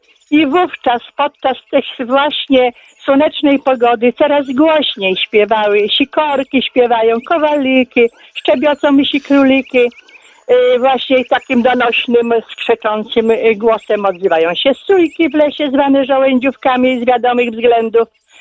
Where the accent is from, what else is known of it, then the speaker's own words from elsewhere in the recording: Lublin Voivodeship, Poland; ja pochodzę z okolic Stoczka Łukowskiego, więc również te stawy tam właśnie w tym kołodziążu